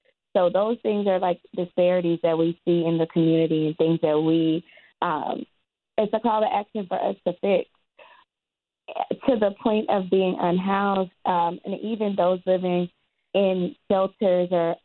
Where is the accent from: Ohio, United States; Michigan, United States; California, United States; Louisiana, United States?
Louisiana, United States; I'm from Louisiana and live right on Cancer Alley in Baton Rouge.